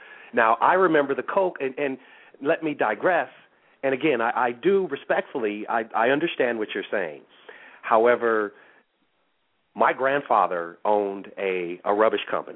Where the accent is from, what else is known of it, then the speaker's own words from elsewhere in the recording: St. Paul, Minnesota, United States; now in Los Angeles, United States; And I'm from Minnesota. I'm from St. Paul.